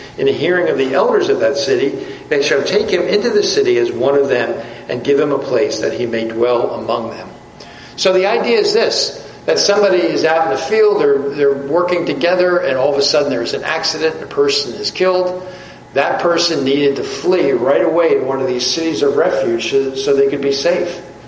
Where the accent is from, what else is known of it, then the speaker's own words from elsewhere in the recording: New Jersey, United States; As a matter of fact, again, I come from New Jersey.